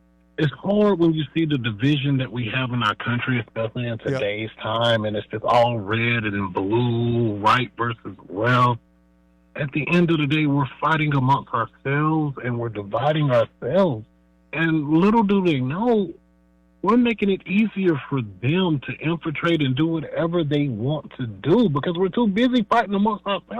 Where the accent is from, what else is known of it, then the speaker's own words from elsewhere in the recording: United States; I'm an American before I'm a black man.